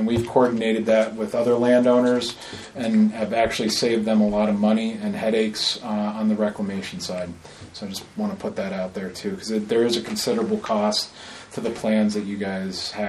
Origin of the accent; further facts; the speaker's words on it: Vermont, United States; We're a Vermont company. We're all from Vermont.